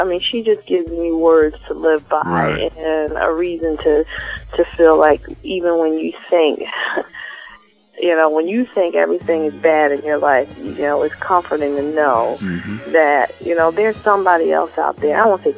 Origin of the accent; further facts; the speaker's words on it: Philadelphia, Pennsylvania, United States; I mean, I grew up in Philly, so, you know, I've got that whole Philly town.